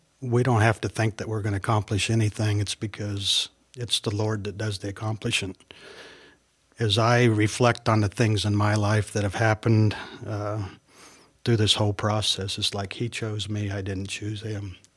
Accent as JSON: {"language": "English", "country": "United States", "tie": "born or raised there", "said": "And we grew up in America. We tend to focus on me, us, whatever."}